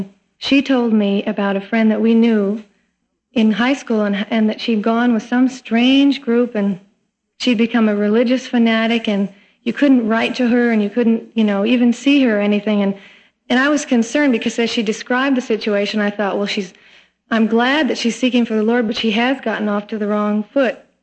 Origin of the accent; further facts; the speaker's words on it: Glenview, Illinois, United States; And I said, yes, I'm from Glenview.